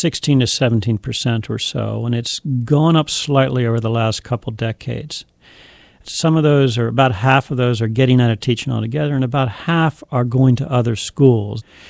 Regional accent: Pennsylvania, United States; and then moved back east. I grew up near Philadelphia.

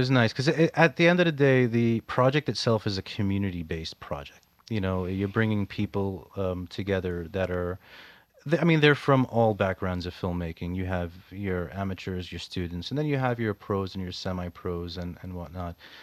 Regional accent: United States; You know, I'm Lebanese American. You know, I grew up in America.

